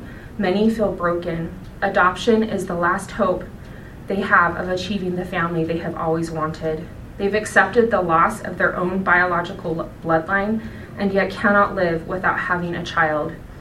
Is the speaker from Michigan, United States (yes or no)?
no; Utah, United States; I grew up in Utah County, and it was very white. There were no brown kids.